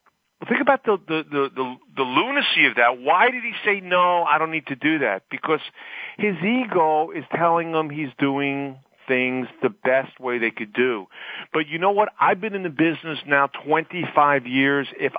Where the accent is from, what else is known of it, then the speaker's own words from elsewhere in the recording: New York City, New York, United States; now in New Jersey, United States; I grew up in Midtown or Upper West Side in New York City.